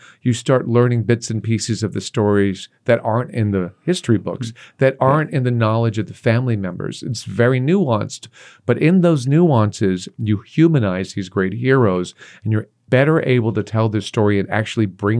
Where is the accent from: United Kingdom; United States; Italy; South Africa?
United States; Texas; I grew up in Texas. My father was a lifer in the military.